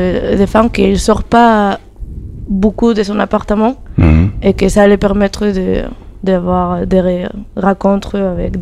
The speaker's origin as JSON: {"language": "French", "country": "Spain", "second_language": "French", "moved": "as an adult", "lives_now": "Saint-Pierre-des-Corps, France", "said": "Donc moi, je suis espagnole. Et oui, à la base, je suis architecte"}